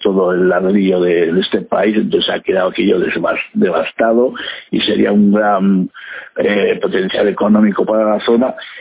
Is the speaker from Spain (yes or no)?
yes; Basque Country, Spain; yo soy de aquí de Vizcaya